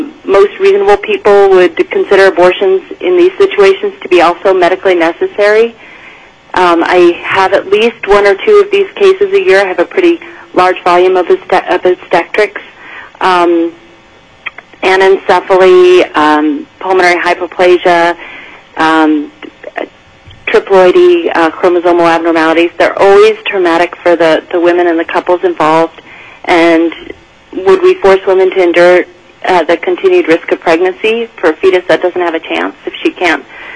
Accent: Fairbanks, Alaska, United States; I'm a private OBGYN in Fairbanks, born and raised in Fairbanks, and I'm testifying against the bill.

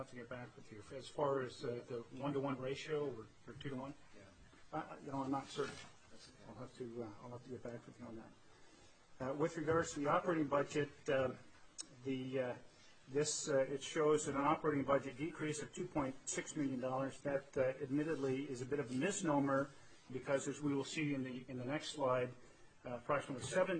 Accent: Nome, Alaska, United States; also born or lived in Fairbanks; My roots, like many of yours, run deep in Alaska. I grew up first in Nome, where I gained an appreciation and awareness of life in rural Alaska

